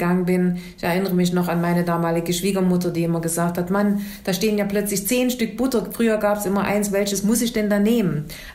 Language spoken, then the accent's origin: German; Saxony, Germany; Und allein in der Region, wo ich herkomme, nämlich die Leipziger Region, sind über Nacht 100.000 Menschen arbeitslos geworden.